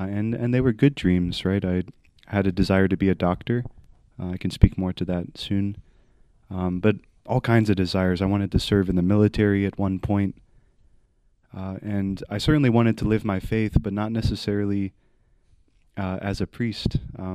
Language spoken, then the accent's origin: English; Raleigh, North Carolina, United States; I'm from the Diocese of Raleigh, North Carolina. I was born and raised in Raleigh to a family with four siblings and two very loving parents.